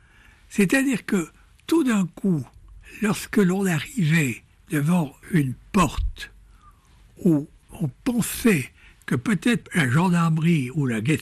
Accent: London, United Kingdom; French is a second language; tout le monde doit voir que je viens de Londres, je viens de l'extérieur.

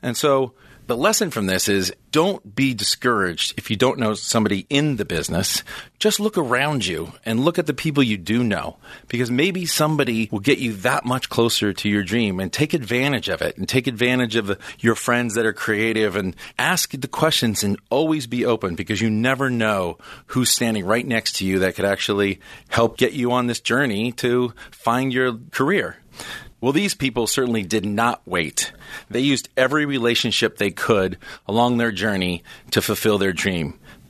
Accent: San Fernando, California, United States; I grew up in San Fernando, and I didn't know anybody in the movie business or television business.

